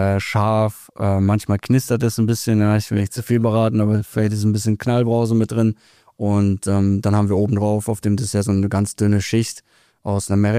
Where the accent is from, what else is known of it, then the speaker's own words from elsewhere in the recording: North Germany, Germany; Also groß geworden bin ich in Deutschland, im Norden.